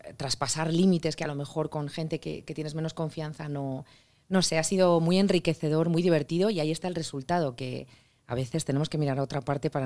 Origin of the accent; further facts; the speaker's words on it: Zaragoza, Aragon, Spain; also born or lived in Madrid; llevo aquí 20, pues más años aquí que en Zaragoza, ¿sabes? O sea que soy ya Madrid y maña. Y pues sobre todo una actriz muy tozuda, como buena aragonesa